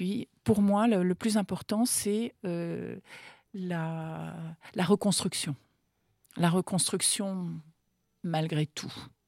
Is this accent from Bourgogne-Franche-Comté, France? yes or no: no; Nantes, Pays de la Loire, France; born there; Moi, j'habitais en Loire-Atlantique, à Nantes, je suis née à Nantes.